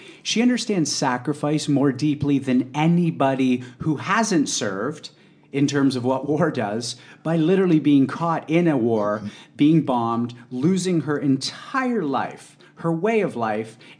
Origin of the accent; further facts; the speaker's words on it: Canada; And then I'm Canadian.